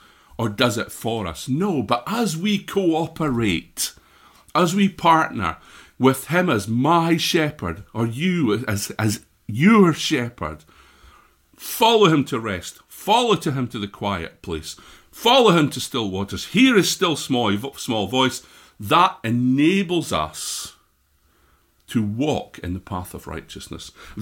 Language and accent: English; Scotland, United Kingdom; I'm Scottish. I was born Scottish. Probably tell that from my accent.